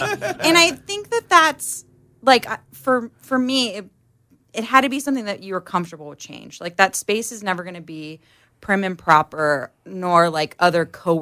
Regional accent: California, United States; I grew up in Orange County, but I was living and working in San Francisco

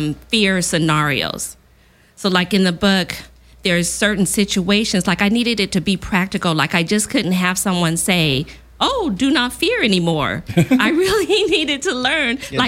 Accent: Riverside, California, United States; I grew up in Riverside.

